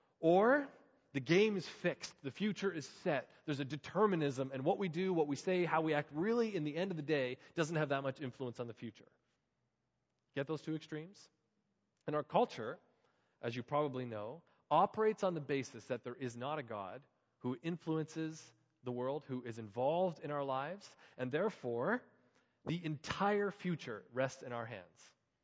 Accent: Hamilton, Ontario, Canada; Brittany and I both, growing up in Hamilton, Ontario, it was home.

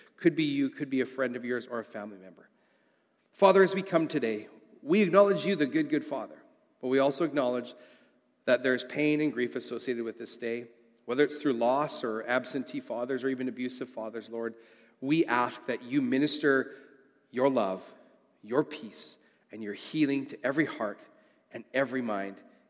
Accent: Saskatchewan, Canada; I grew up in Saskatchewan.

